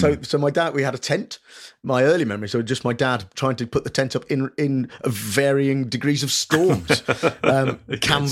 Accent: Nuneaton, West Midlands, United Kingdom; So I grew up in the Midlands, working class family. My dad was a builder, mum was a nurse.

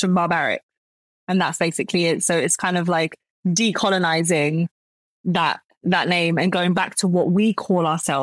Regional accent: United Kingdom; it's like, well, yeah, I'm British. And that gives you a different status in different parts of the world. So in the US, I'm British.

